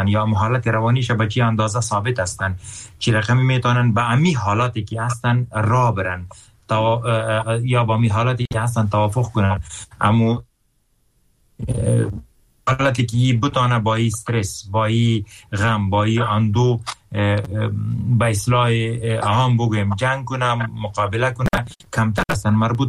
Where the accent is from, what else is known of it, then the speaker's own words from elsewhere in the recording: Afghanistan; میگم من افغان هستم، خبر افغانستان میبینم مرا متاثر میکنه